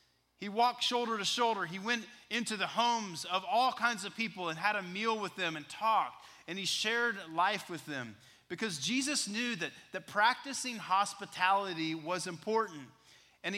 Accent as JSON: {"language": "English", "region": "Texas", "country": "United States", "tie": "born or raised there", "said": "I was a freshman in high school growing up in West Texas"}